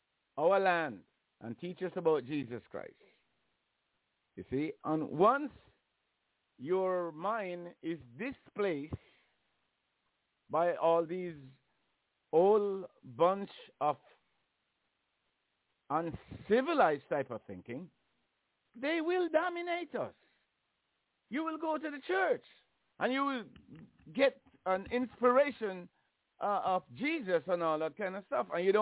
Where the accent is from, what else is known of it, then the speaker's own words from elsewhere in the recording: Jamaica; You know, it's simply like in the West Indies. I come from Jamaica.